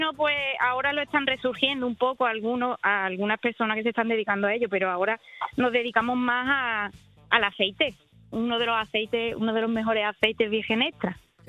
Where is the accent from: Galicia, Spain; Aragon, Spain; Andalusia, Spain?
Andalusia, Spain; Setenil de las Bodegas; Pues mi pueblo es Setenil de las Bodegas.